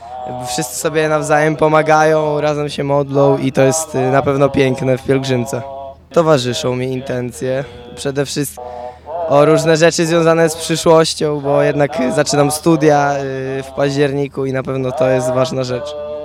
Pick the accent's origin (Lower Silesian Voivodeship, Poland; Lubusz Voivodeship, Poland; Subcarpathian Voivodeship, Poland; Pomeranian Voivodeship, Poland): Lower Silesian Voivodeship, Poland; Oława; jestem z Oławy.